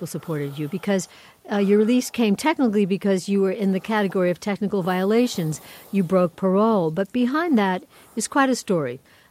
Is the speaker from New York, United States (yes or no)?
yes; Long Island, New York, United States; I'm a New Yorker, Long Islander, you know, so stickball, you know, is a New York tradition